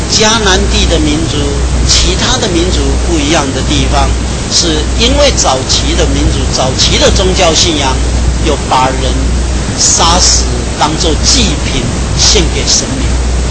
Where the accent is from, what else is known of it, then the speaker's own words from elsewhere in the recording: Taiwan; 所以我们台湾人也是这样，长子是重要，长子不可以离开父母的家。